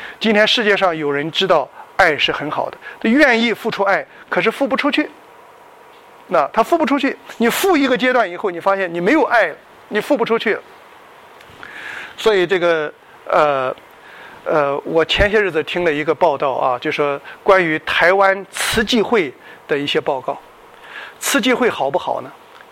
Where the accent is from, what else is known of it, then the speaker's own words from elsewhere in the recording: Shandong, China; 那我们山东人有一句话叫今晚脱了鞋和袜不知明朝穿不穿